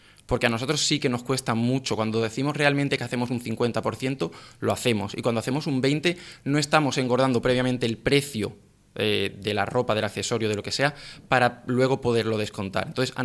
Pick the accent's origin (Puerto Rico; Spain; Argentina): Spain; como somos españoles lo dejamos todo para última hora